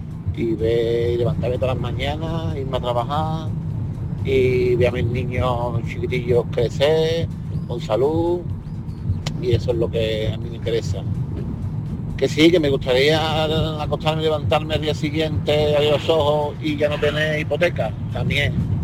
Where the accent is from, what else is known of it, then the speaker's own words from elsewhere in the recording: Seville, Andalusia, Spain; de Sevilla.